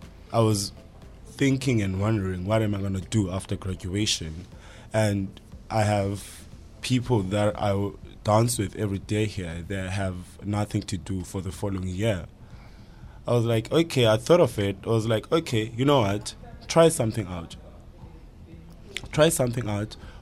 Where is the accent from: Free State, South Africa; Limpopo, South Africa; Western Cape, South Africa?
Western Cape, South Africa; Guguletu; As you said, I'm born and raised in Guguletu.